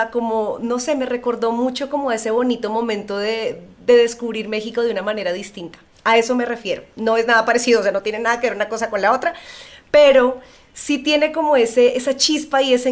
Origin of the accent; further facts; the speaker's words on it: Colombia; Yo soy colombiana, como lo saben